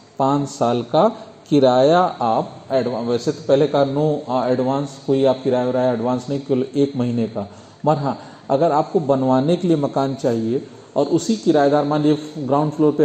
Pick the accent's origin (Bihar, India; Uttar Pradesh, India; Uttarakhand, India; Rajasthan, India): Uttar Pradesh, India; अपने का मतलब उत्तर प्रदेश, क्योंकि हम लोग किस प्रदेश के निवासी हैं?